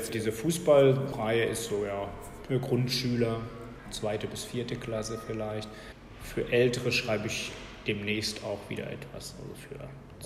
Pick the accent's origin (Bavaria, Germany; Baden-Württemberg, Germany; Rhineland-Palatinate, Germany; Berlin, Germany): Rhineland-Palatinate, Germany; Mainz; ich komme aus Mainz, das ist in der Nähe von Frankfurt, das kennt fast jeder.